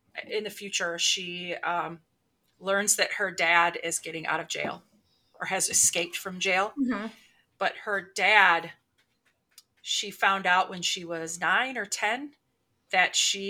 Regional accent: Michigan, United States; And I mean, because I'm from Michigan, like these are the trees that are there and these are the animals

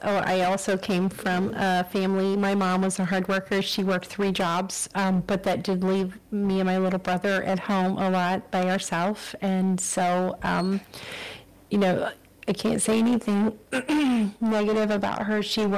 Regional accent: Houston, Texas, United States; And so I was raised in Metro Houston, and we would visit Galveston then to see my grandma.

